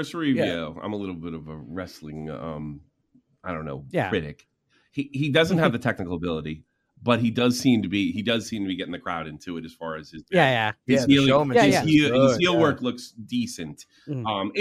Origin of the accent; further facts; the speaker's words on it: New Jersey, United States; Yeah, no, I know that. I'm from New Jersey. I know that.